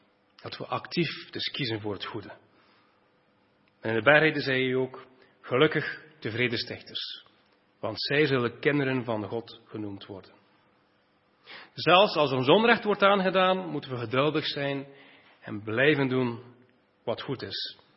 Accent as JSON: {"language": "Dutch", "region": "Flanders", "country": "Belgium", "said": "En iets dat wij als Vlamingen heel veel moeite mee hebben"}